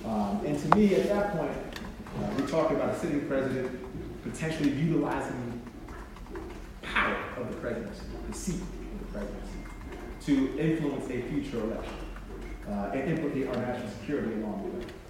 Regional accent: Schenectady, New York, United States; I grew up in upstate, I grew up in Schenectady, working class kid

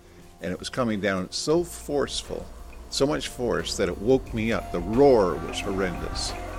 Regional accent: Prattsville, New York, United States; I'm from Prattsville.

